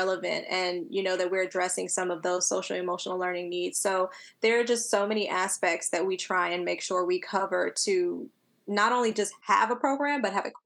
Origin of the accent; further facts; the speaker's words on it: New York City, New York, United States; But I was originally born in New York City, born and raised in Brooklyn, and to a mother who is an educator.